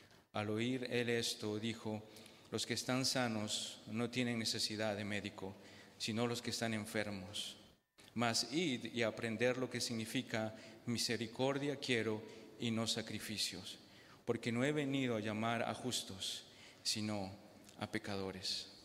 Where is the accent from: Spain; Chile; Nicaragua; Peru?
Peru; now in France; Soy de Perú y tal vez haya algún peruano en medio de ustedes, pero vivo en Francia ya hace más de 30 años y algunos dicen que soy más francés que peruano